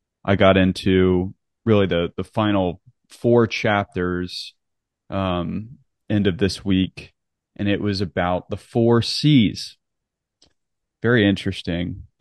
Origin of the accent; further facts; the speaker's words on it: Charlotte, North Carolina, United States; now in Tampa, United States; It's like growing up in Charlotte. Everything's Myers Park.